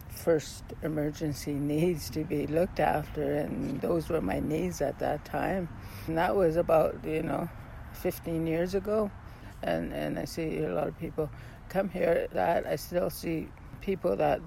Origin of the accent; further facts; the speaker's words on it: Yukon, Canada; now in Edmonton, Canada; Actually, I was born in Edmonton. I was raised in the Yukon. Then I came back to Edmonton.